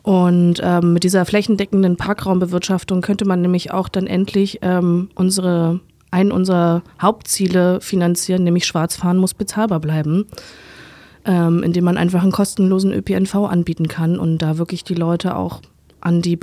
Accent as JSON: {"language": "German", "region": "Berlin", "country": "Germany", "said": "Ich komme selber aus Berlin."}